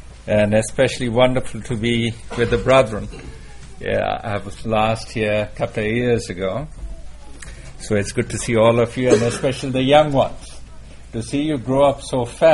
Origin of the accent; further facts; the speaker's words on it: India; growing up in India, that was one of those, last one is rotten egg